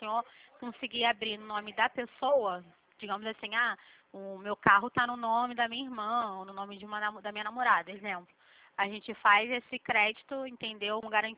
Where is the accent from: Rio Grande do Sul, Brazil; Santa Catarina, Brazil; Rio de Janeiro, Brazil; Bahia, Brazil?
Rio de Janeiro, Brazil; eu sou aqui do Rio.